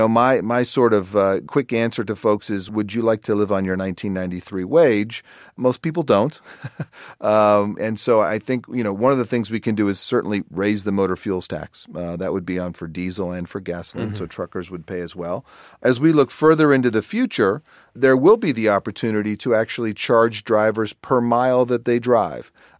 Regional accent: Los Angeles, California, United States; I grew up in Los Angeles. We will not build our way out of congestion in Los Angeles.

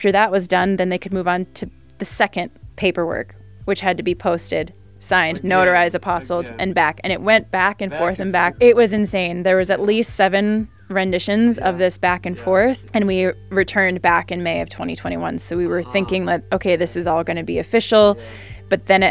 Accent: Montana, United States; now in Slovenia; I'm an American originally from Montana and currently living in Bovets for the last 7 years.

